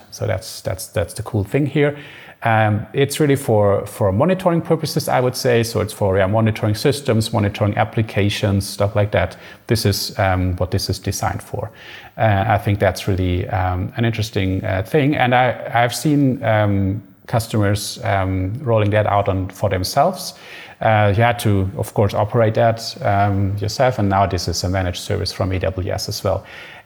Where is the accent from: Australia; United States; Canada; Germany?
Germany; English is a second language; we are from Germany